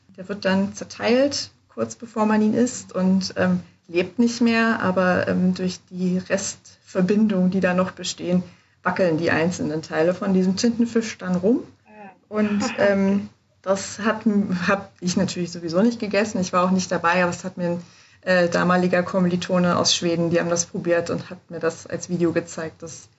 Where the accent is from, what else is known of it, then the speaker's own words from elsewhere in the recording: Germany; ich komme aus Deutschland.